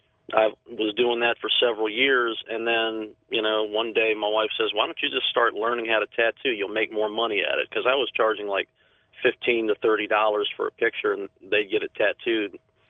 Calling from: South Carolina, United States; Hi, George. … I'm calling from South Carolina.

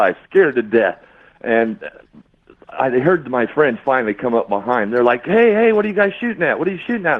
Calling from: Modesto, California, United States; from Modesto, California.

